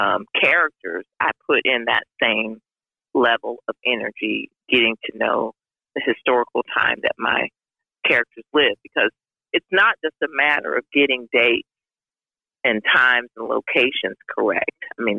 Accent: the South, United States; It wasn't as hard because I grew up in the South. So I know what that dialect sounds like.

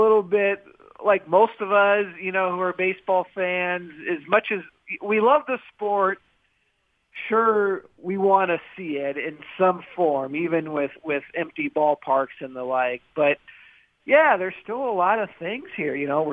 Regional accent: Seattle, Washington, United States; I'm from Seattle.

